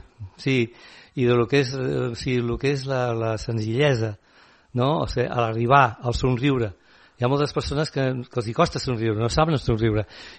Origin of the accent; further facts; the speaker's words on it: Catalonia, Spain; jo sóc del Maresme. Jo, bueno, des de l'any... Jo des de l'any 70 i pico visc a, bueno, som una residència llavors, ara no, ara ja és casa meva, diguéssim, visc aquí tot l'any